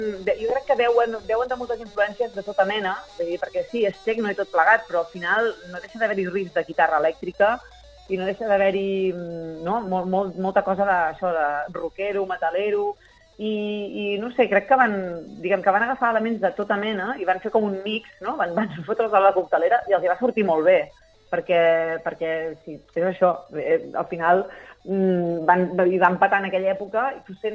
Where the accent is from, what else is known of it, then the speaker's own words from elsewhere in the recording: Sabadell, Catalonia, Spain; Jo soc de Sabadell i m'hi he passat la vida a l'Urpí